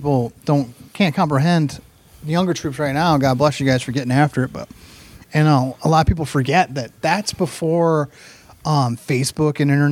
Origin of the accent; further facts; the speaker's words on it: Fremont, Ohio, United States; And, my hometown's VFW in Fremont, Ohio.